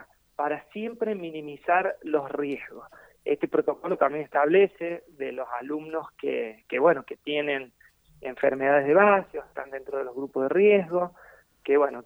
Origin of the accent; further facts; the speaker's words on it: Argentina; la cultura del trabajo, que es lo que nos va a sacar como argentinos